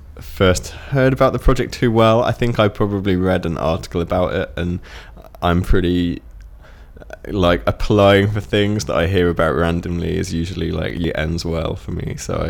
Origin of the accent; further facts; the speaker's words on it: Tadley, South East England, United Kingdom; I was born on 21st of February 1987 and I'm from Tadley, which is in Hampshire, south of England.